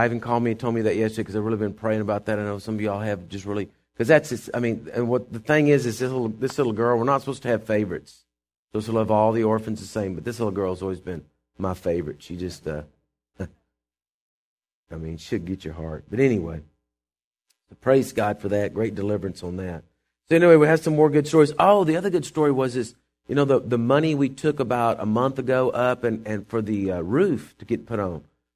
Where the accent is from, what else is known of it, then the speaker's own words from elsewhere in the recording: Texas, United States; And that's why we're from the Lone Star State and we live out in the country like we do.